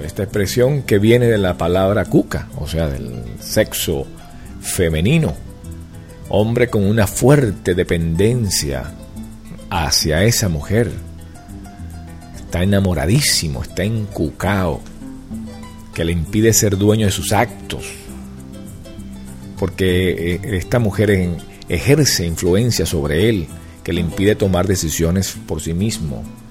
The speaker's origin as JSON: {"language": "Spanish", "country": "Venezuela", "said": "Te voy a hablar como venezolano"}